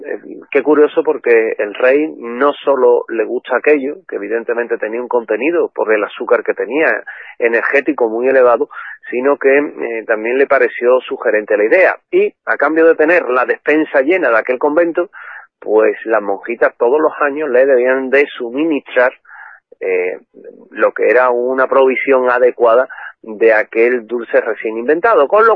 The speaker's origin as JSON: {"language": "Spanish", "country": "Spain", "said": "lo supersticiosos que somos los españoles"}